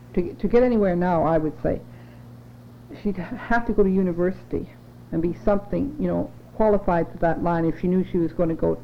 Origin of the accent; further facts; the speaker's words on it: Canada; we're Canadian, and we have different feelings, really.